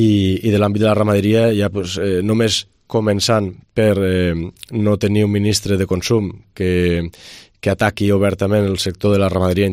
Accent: Pontons, Catalonia, Spain; a Pontons, al meu poble.

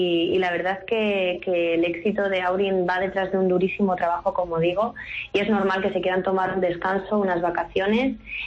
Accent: Talavera de la Reina, Castilla-La Mancha, Spain; estoy contenta de que el fin de gira sea en mi casa, en mi tierra y en Talavera.

